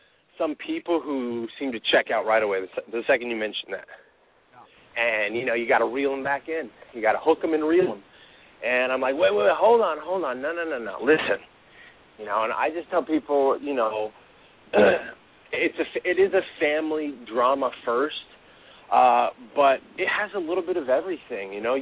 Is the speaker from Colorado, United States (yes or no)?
yes; Colorado, United States; moved away as an adult; also born or lived in Los Angeles / Montreal; now in Canada; No, I'm U.S. I'm from Colorado originally, and then I moved out to Los Angeles after I graduated high school, but I have spent a lot of time in Canada because my first series I had, that filmed in Montreal, so I was in Montreal for 4 years